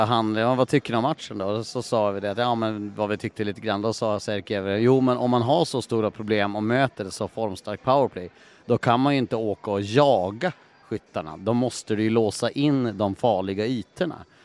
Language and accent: Swedish; Skellefteå, Västerbotten County, Sweden; born there; Jag är ju född i Skellefteå